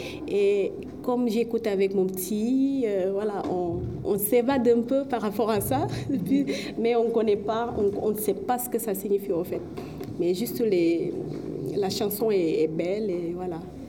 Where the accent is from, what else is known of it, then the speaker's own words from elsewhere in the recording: Senegal; Alors moi, je suis sénégalaise d'origine